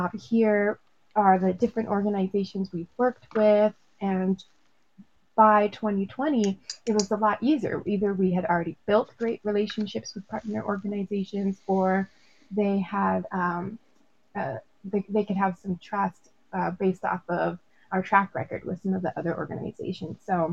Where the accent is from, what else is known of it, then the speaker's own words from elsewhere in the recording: Seattle, Washington, United States; we've got a group and we're from Seattle and we just want to come and help